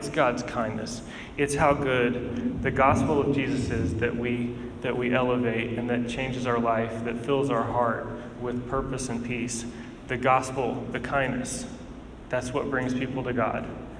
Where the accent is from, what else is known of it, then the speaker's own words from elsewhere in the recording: United States; And as an American, I believe, like, I'm telling you that this is your life.